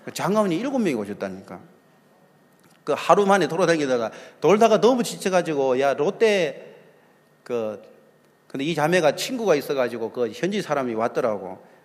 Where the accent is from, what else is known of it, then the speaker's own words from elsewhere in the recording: South Korea; 나 한국에서 온 사람인데